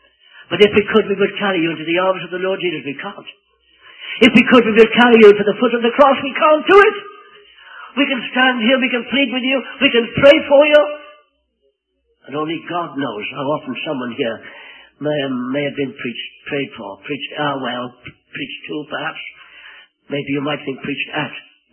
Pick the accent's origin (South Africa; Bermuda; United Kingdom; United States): United Kingdom; Wales; very impressionable, very sensitive as a Welshman.